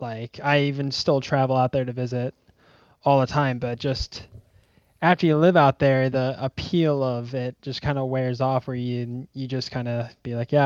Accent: Lancaster, Pennsylvania, United States; I'm originally from the Amish country of Lancaster, Pennsylvania. Grew up surrounded by Amish people. I wasn't Amish, but just Amish farms everywhere.

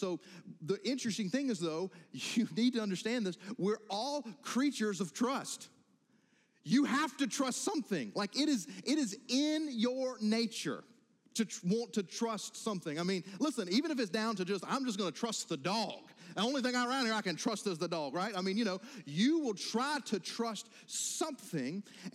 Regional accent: United States; And I'm in the boat too. I'm an American, you know.

